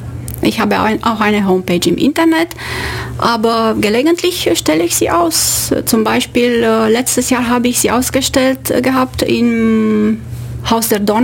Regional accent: Romania; German is a second language; moved away as an adult; now in Germany; Ich komme aus Rumänien. Ich bin dort geboren, habe meine Kindheit und Jugend dort verbracht. Ich habe Geologie studiert an der Universität Bukarest.

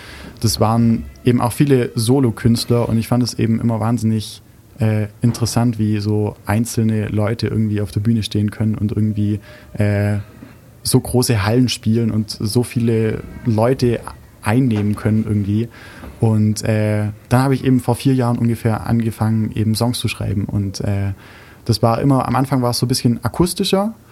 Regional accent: Biberach, Baden-Württemberg, Germany; now in Freiburg, Germany; ich komme aus Biberach. Ursprünglich, jetzt wohne ich in Freiburg, aber ich komme aus Biberach.

